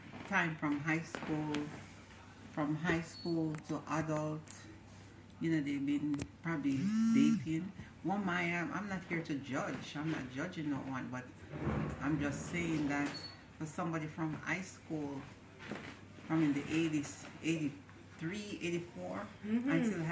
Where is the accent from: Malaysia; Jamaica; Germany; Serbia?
Jamaica; I'm a Jamaican. I'm not here to burn nobody out.